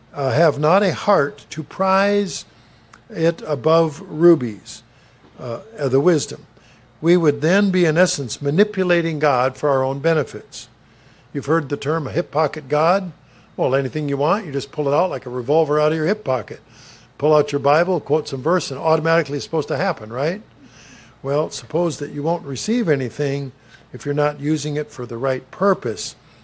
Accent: Minnesota, United States; I'm a landlubber from Minnesota. I don't live near any oceans.

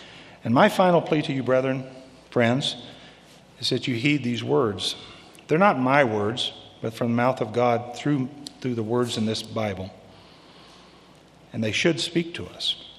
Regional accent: Arkansas, United States; Growing up in Arkansas, I rode the bus to and from school every day.

